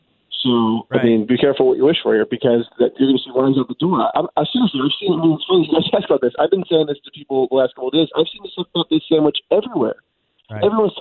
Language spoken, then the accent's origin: English; Philadelphia, Pennsylvania, United States; a Philadelphia guy. I'm from Philadelphia originally, so maybe I'm just like, you know, anti-Pittsburgh in a lot of ways because it's very much a second-rate Pennsylvania city.